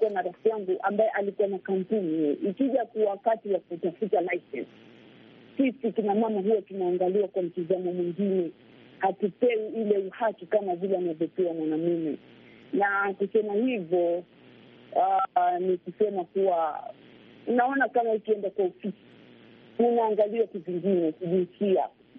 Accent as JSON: {"language": "Swahili", "town": "Tezo", "region": "Kilifi County", "country": "Kenya", "said": "na natoka kaunti ya Kilifi kule area za Tezo."}